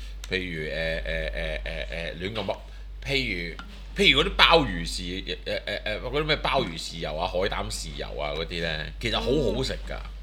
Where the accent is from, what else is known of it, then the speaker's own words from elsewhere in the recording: Hong Kong; 我哋香港人唯一真係需要永遠都要送手信嘅時間就係新年啫嘛